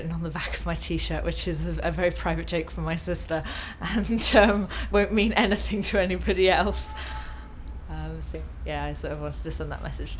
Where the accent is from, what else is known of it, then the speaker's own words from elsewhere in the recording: Ipplepen, South West England, United Kingdom; I'm 23 and I'm from Ipplepen in Devon.